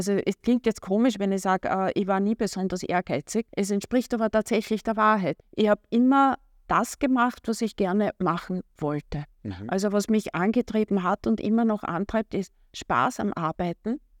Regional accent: Burgenland, Austria; moved away as an adult; now in Vienna, Austria; Man erkennt uns als Wienerin. Also ich bin eigentlich nicht in Wien geboren. Also ich bin Burgenländerin, bin in Burgenland aufgewachsen und dann klassisch mit 18 nach Wien gegangen. Jetzt mittlerweile wirklich eine überzeugte Wienerin.

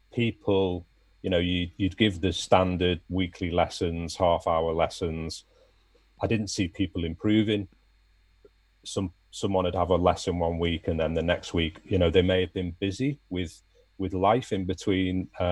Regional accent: Liverpool, North West England, United Kingdom; there was a couple of older lads who lived in my street back at home growing up in Liverpool.

